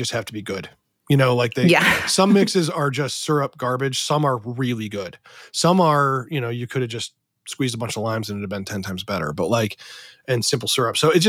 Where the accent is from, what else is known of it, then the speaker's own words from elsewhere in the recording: Cleveland, Ohio, United States; I mentioned that I was from Cleveland.